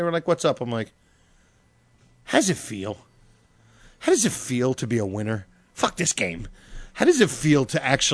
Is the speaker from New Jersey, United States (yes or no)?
yes; Parsippany, New Jersey, United States; hey, listen, I grew up in Parsippany, and our high school